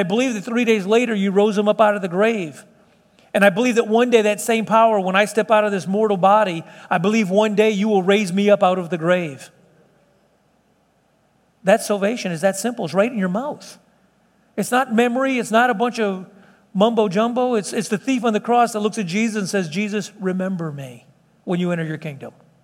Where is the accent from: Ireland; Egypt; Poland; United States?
United States; Illinois; We grew up together up in Illinois.